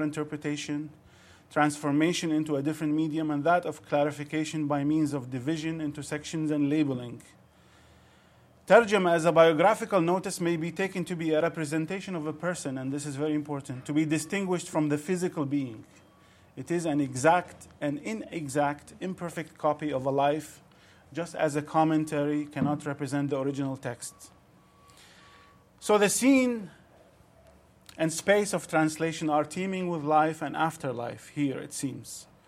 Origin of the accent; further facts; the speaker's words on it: Iraq; moved away as an adult; having been someone who was also born and raised in Iraq and spent the first 23 years of my life there